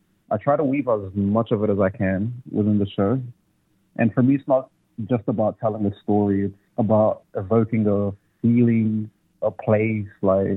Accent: New Zealand; also born or lived in Walungu, Democratic Republic of the Congo; I am a water child, and I also have roots in Aotearoa, where I spent a majority of my formative years, as well as my adolescence.

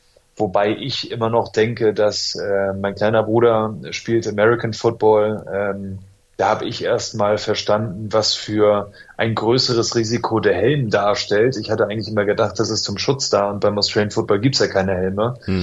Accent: Germany; born there; und ich dann quasi als geborener Deutscher vielleicht auch mal eine andere Perspektive mitnehmen kann

